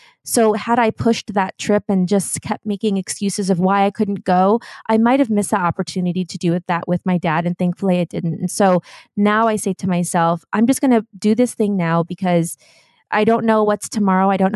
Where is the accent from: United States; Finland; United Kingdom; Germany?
Germany; And growing up in Germany, I have an aunt who lives in Paris.